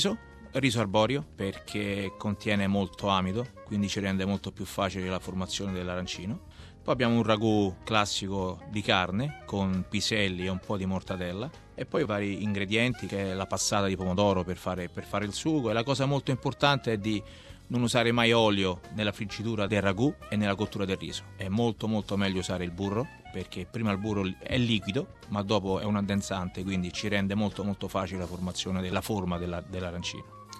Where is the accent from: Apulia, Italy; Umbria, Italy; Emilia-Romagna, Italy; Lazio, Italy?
Lazio, Italy; Rome; io sono romano ma di origine messinese, mio padre e mia madre sono siciliani.